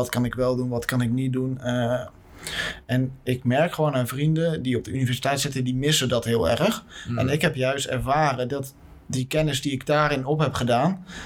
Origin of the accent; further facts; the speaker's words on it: Gelderland, Netherlands; Ja, ik kom uit de Betuwe. Dus dan zeggen ze, jullie werken allemaal tussen de appels en de peren.